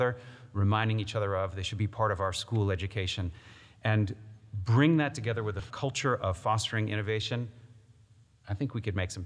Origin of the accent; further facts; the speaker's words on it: New York, United States; When I was a kid, I grew up in the Catskill Mountains in New York, about 2 hours north of New York City.